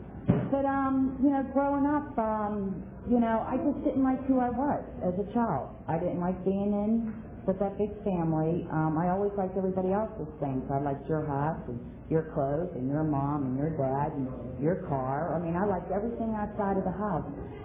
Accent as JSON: {"language": "English", "town": "Pittsburgh", "region": "Pennsylvania", "country": "United States", "tie": "born or raised there", "said": "I was 3 years from the Pittsburgh area, from Bloomfield, Martinsville, and Garfield. We have a little bit of everything here"}